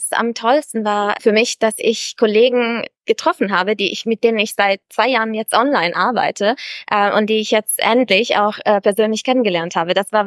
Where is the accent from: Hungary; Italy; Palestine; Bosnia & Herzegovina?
Italy; German is a second language; now in Cologne, Germany; Und ja, ich bin eigentlich Italienerin. Ich bin erst seit 2020 offiziell in Deutschland.